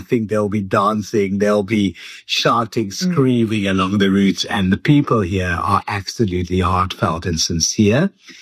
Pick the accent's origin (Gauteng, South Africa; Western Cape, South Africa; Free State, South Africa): Western Cape, South Africa; Cape Town; not because I'm from Cape Town, from South Africa